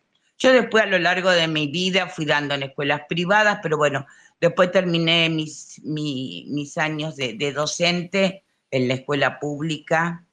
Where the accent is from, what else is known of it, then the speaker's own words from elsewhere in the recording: Santa Fe, Argentina; ahora es prácticamente un barrio de Rafaela ya, un barrio de casas quintas, ha crecido mucho, no es más mi pueblo de la infancia